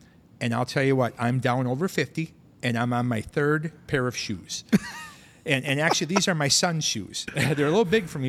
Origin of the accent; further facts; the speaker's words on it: Winona, Minnesota, United States; also born or lived in Fountain City, Wisconsin; Fortunately, you kind of touched on the fact that I'm from Winona. I've been born and raised in this area my entire life. For a few years, I lived over in Fountain City, Wisconsin, because it was cheaper.